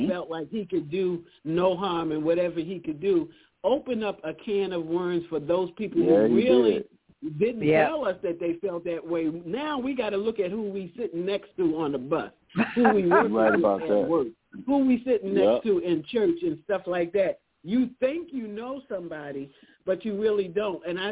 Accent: Baltimore, Maryland, United States; Even though I'm from Baltimore, Maryland, I had never been on the campus of Howard.

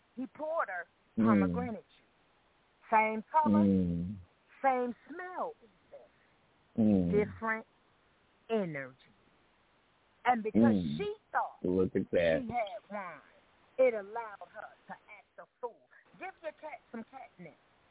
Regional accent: Brooklyn, New York, United States; My mother, I grew up in African Lion Safari in my mama's motherfucking co-op in Brooklyn, motherfucking New York.

